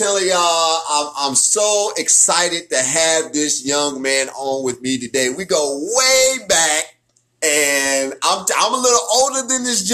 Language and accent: English; Kansas City, Kansas, United States; We are both from Wyandotte County, Kansas City, Kansas.